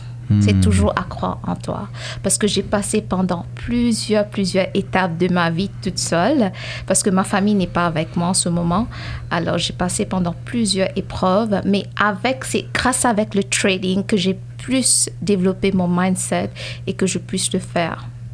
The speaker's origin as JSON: {"language": "French", "country": "Mauritius", "moved": "yes", "lives_now": "Canada", "said": "De l'île Maurice."}